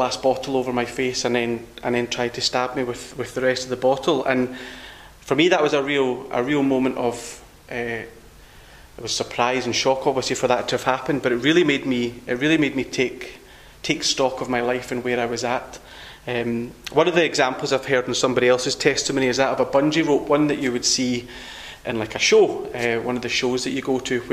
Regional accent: Glasgow, Scotland, United Kingdom; I was born and brought up in Glasgow, in a non-Christian home

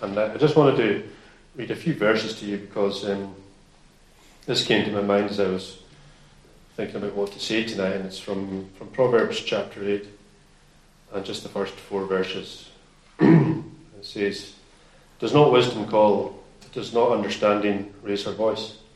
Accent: Stornoway, Scotland, United Kingdom; My family were living in South Loughs in Garryvard, and I was born in Stornoway and brought up. My father was a Christian. My mother's not yet a Christian

